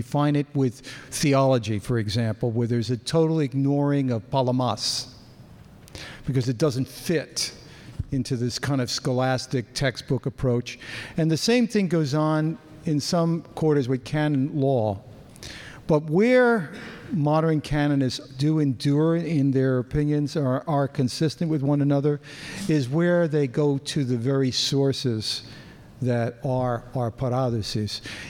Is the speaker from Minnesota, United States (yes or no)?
no; Queens, New York, United States; I come from Queens, New York. I am pronouncing that word correctly.